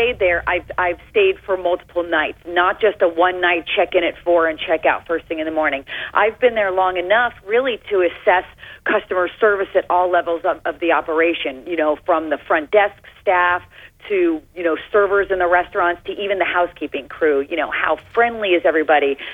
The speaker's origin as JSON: {"language": "English", "town": "San Diego", "region": "California", "country": "United States", "tie": "born or raised there", "said": "I would definitely recommend coming back to San Diego, which just happens to be my hometown."}